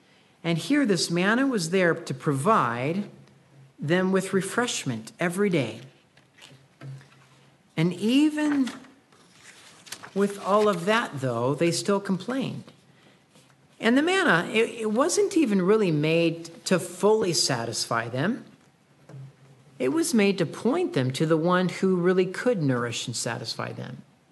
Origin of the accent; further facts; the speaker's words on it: Pacific Northwest, United States; And I love the sunshine days, and I'm from the Northwest, and so maybe rain doesn't discourage me as much as some other people who sometimes maybe move here.